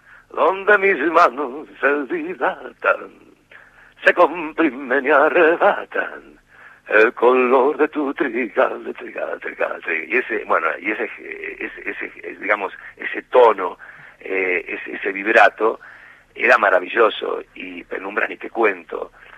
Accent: Cañuelas, Buenos Aires Province, Argentina; yo era un chico de, ponele, 17 años, que yo ya era un travieso, que ya estaba en mi ciudad natal, que es Cañuelas.

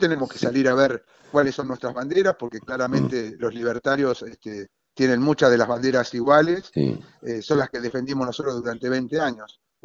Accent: Argentina; como argentino

